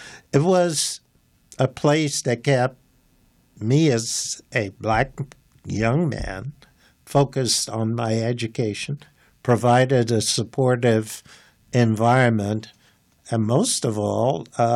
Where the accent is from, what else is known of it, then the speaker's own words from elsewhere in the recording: Bermuda; Well, as you may remember, I was born in Bermuda and I grew up there.